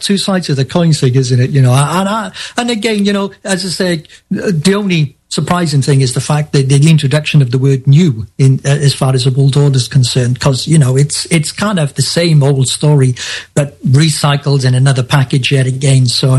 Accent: Wales, United Kingdom; of course I'm from Wales

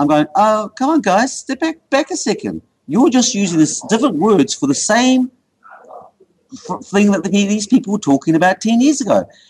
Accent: New Zealand; because that's what being a Kiwi is actually all about. And this is why we get to fly that flag

